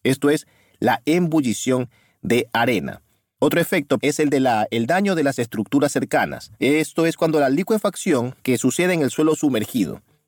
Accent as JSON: {"language": "Spanish", "country": "Ecuador", "said": "puesto que soy ecuatoriano"}